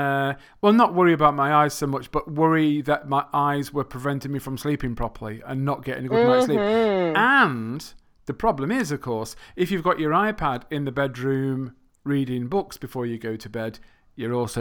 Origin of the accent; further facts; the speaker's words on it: England, United Kingdom; I'm from England.